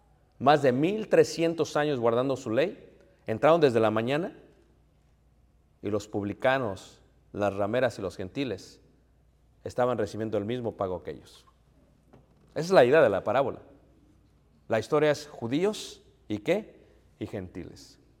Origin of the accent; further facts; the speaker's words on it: Chicago, Illinois, United States; No sé si son fanáticos de los Lakers, pero yo vengo de Chicago.